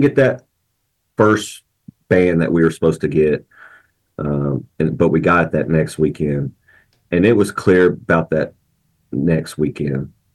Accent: Knoxville, Tennessee, United States; I'm actually from Knoxville, which is, and I still live there, but it's like 45 minutes, 50 minutes from campus here.

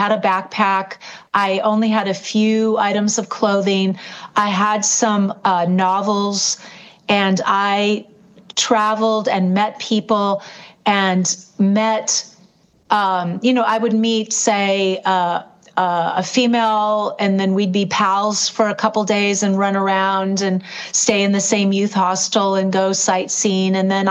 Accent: California, United States; I was from Southern California, right? So I was a all American girl.

